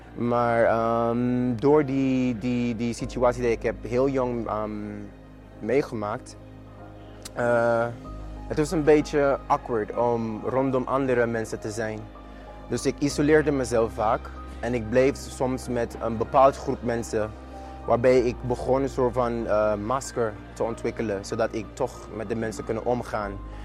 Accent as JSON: {"language": "Dutch", "country": "Sint Maarten", "tie": "born or raised there", "moved": "yes", "lives_now": "Netherlands", "said": "Want ik ben geboren en getogen op Sint Maarten."}